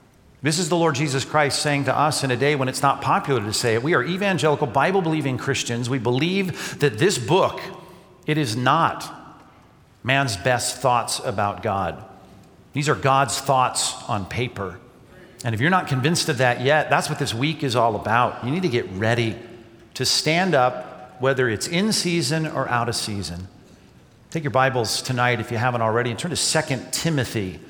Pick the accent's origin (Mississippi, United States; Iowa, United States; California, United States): California, United States; Well, yes, I am from California.